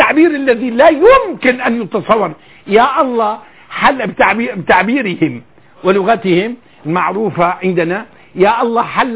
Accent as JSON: {"language": "Arabic", "country": "Syria", "said": "أكبر سكير وحشاش عندنا في سوريا يحترم المساجد"}